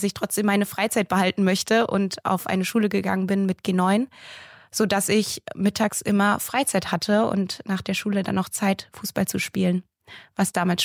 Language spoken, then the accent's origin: German; Hesse, Germany; ich bin sehr behutsam aufgewachsen in einem schönen kleinen Örtchen unweit von Fulda. Tatsächlich ist unser Ort relativ klein, weil unsere Straße, in der wir wohnen, nochmal abgekapselt ist von dem ursprünglichen Ort, sodass wir fast genauso viele Einwohner wie Kühe